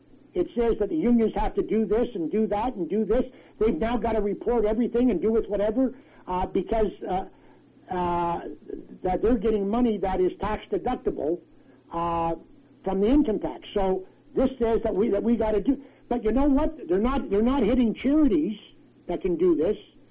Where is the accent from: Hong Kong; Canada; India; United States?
Canada; it saddens me to think that as a Canadian, that my rights are being infringed upon